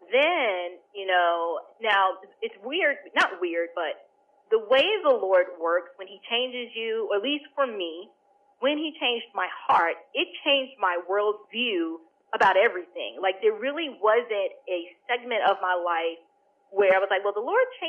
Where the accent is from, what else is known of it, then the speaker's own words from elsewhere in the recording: New York City, New York, United States; considering I grew up in an urban context. I'm originally from Bronx, New York, right?